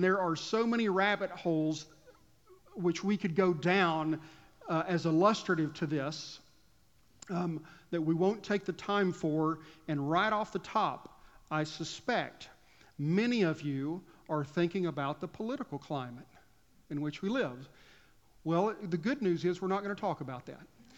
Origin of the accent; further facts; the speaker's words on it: Texas, United States; Growing up in Southwest Texas, back in the 80s, this was so true of the little town I grew up in.